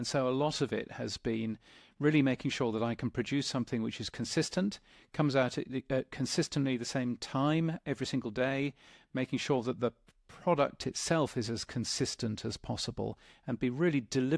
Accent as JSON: {"language": "English", "country": "United Kingdom", "accent": "British", "lives_now": "Australia", "said": "as you can guess from my accent, I've got a British accent, but I actually live all the way down here in Australia, which is a fun place to be."}